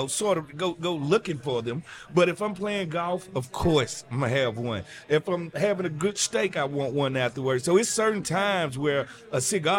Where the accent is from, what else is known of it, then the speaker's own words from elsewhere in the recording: Jackson, Mississippi, United States; I'm from Jackson. I'm from the capital city. I'm from like mid-Mississippi.